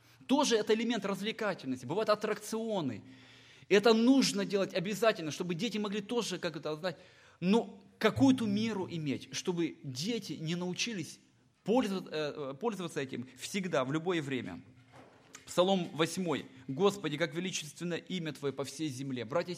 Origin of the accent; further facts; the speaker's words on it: Moldova; moved away; Ну, я приехал с Молдавии, у нас таких парков не было.